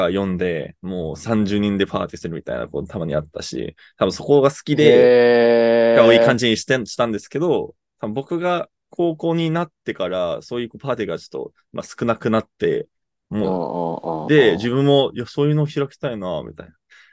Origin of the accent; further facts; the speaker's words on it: Canada; カナダとかだったら、自分の実家に、地下あるんですけど